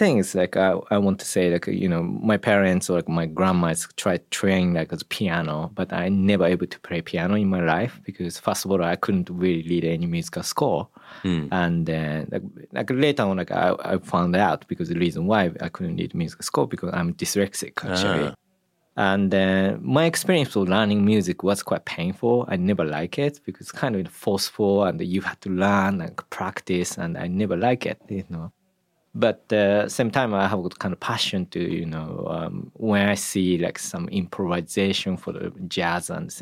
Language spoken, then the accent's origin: English; Japan; English is a second language; Yeah, I grew up in Japan.